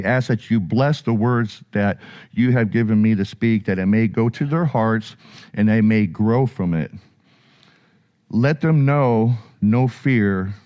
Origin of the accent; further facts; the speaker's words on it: California, United States; But we're both from California. We're both from the beach.